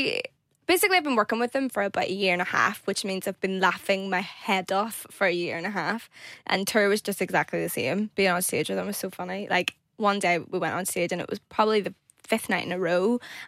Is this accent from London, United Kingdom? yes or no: no; Northern Ireland, United Kingdom; obviously I love where I come from, Northern Ireland, hence why my accent's not going anywhere.